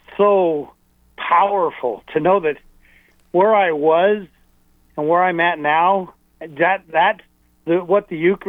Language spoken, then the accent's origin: English; Idaho, United States; moved away as an adult; But I grew up in Idaho, and when I moved to Southern California in my early 20s, there was a lot of, and it was in the 80s